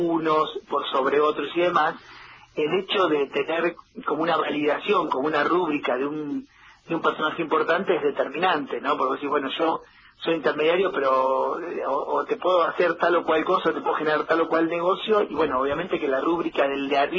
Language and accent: Spanish; Santa Rosa, La Pampa, Argentina; yo soy Santa Rosa y es como, bueno, Gallegos es una ciudad como Santa Rosa, más o menos, o sea, son pueblos grandes o ciudades pequeñas, donde se conocen todos.